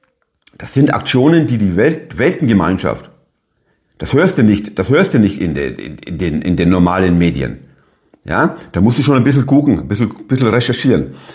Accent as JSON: {"language": "German", "region": "Bavaria", "country": "Germany", "tie": "born or raised there", "said": "Ich kenne die Region, als wär's Oberfranken, meine Heimat, meine Originalheimat, ja?"}